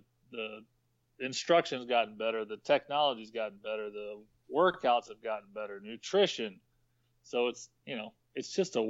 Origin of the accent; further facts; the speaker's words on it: Texas, United States; I'm actually from the suburbs. Oh. I live in a town called Rockwall, so just east of town.